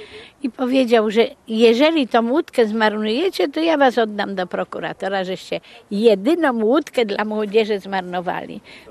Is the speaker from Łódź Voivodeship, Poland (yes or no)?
yes; Łódź, Łódź Voivodeship, Poland; now in Gdynia, Poland; ja jestem łodzianką i moje żaglowanie zaczęło się w Łodzi.